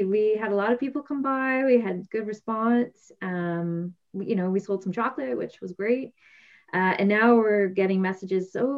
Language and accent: English; Ontario, Canada; now in Newfoundland, Canada; I would say people who were more disappointed that I was from Ontario were people from Ontario.